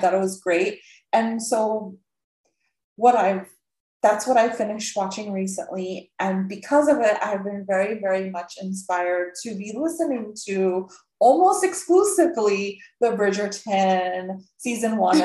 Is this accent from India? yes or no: yes; North India, India; I'm not South Indian, so it explains why I wouldn't have known that. I am North Indian